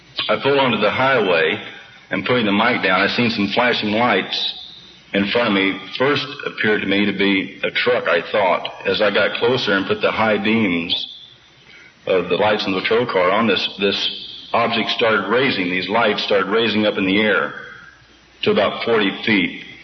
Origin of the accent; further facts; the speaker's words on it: Missouri, United States; born there; also born or lived in Japan / Germany / France / Hawaii